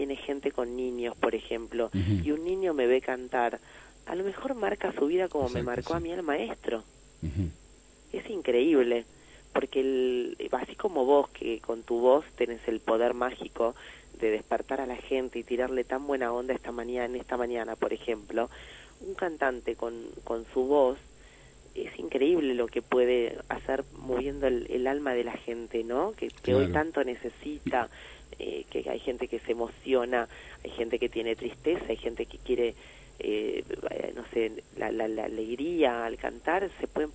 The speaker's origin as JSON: {"language": "Spanish", "country": "Uruguay", "said": "me llevó a cantar a San Rafael, y de ahí me fui al mundo, desde Uruguay, por eso me emociona tanto estar acá."}